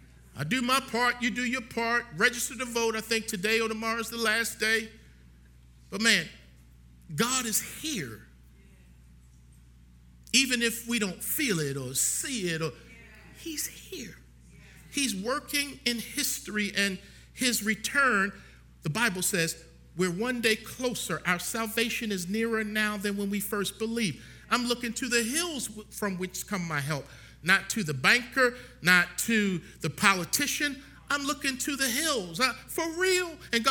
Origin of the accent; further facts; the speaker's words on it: Baltimore, Maryland, United States; now in Nashville, United States; There's nothing here for me, all these cowboy hats and cowboy boots and hee-haw. I'm from Baltimore, Lord. I struggled in Virginia.